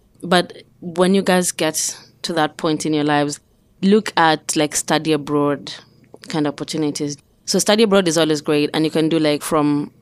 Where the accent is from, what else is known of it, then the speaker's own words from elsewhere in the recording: Nairobi, Kenya; born there; And I was born in Nairobi, Kenya.